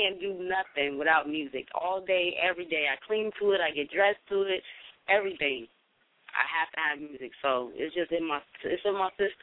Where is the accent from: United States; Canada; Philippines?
United States; Chicago, Illinois; You know, I grew up in Chicago, and my mom, she was a music fiend.